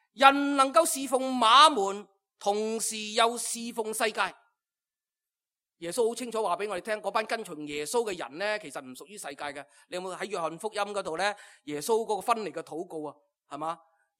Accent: Hong Kong; 都系我哋香港人好中意去嘅地方

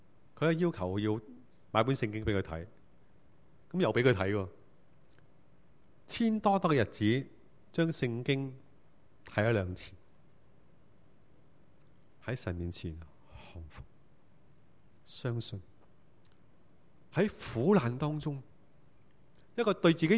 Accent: Hong Kong; 让我们香港人能够接受这么多密集的信息

